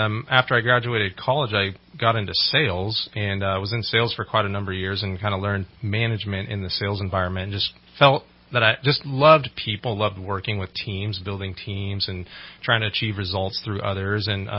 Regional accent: Citrus Heights, California, United States; also born or lived in Carmichael / Folsom; So I was born in Carmichael, grew up in Citrus Heights, and then moved to an area called Folsom. So just all kind of suburbs of Sacramento.

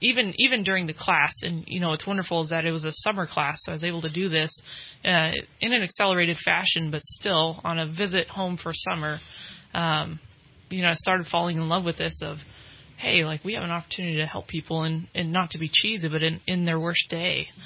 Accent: Red Bluff, California, United States; now in Redding, United States; So I was born and raised in Red Bluff, so I'm from the North State here.

